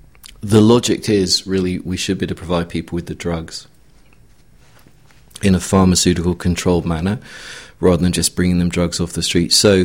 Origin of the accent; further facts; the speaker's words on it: England, United Kingdom; I'm from England.